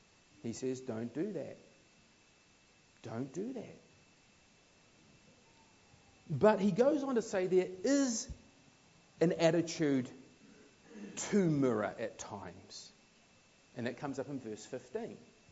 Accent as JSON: {"language": "English", "country": "New Zealand", "lives_now": "Australia", "said": "It still happens today when I go home to New Zealand after being here. I say, yeah, mate, I picked this up in Australia."}